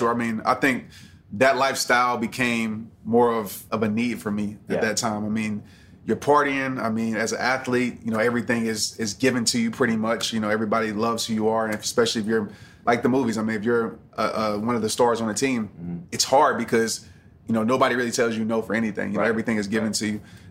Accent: New Orleans, Louisiana, United States; also born or lived in Little Rock; So yeah, growing up, I was born in Little Rock, but I moved to New Orleans when I was like, I don't know, 3 months old. So I grew up from there to seventh grade.

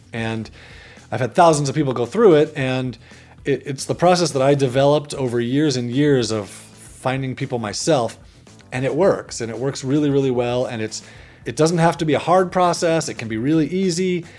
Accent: Highland, Utah, United States; I'm from Highland, Utah, and my side hustle is onlinejobs.ph.

